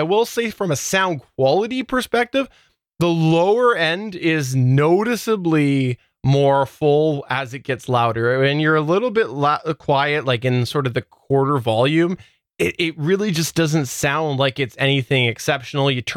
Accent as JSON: {"language": "English", "country": "Canada", "said": "from my perspective as a Canadian user who has never uploaded any music up to the Amazon Music services"}